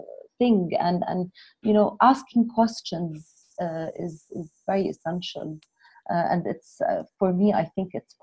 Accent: Jordan; because I'm both Jordanian and Palestinian. I come from Palestinian descent.

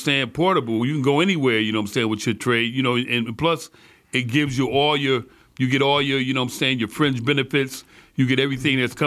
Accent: Albany, New York, United States; Well, my background is Albany, New York, where I grew up at.

